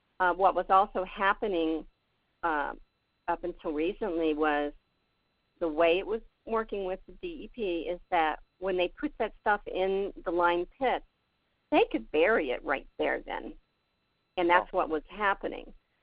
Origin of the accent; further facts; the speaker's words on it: West Virginia, United States; when I tell people I'm from West Virginia, they immediately think pollution and people who are poor and uneducated.